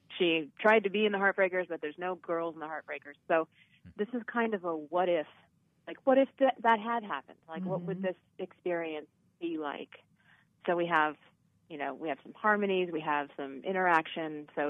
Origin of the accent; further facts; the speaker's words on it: Phoenix, Arizona, United States; it turns out we're both from Phoenix, Arizona. We both grew up in the same town.